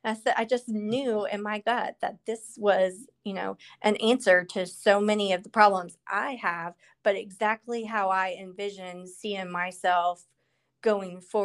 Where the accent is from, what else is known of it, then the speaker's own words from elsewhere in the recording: Virginia, United States; also born or lived in Minnesota; I mean, I'm from Virginia. We moved back from Minnesota to Virginia, where my parents are originally from, when I was in my ninth grade year.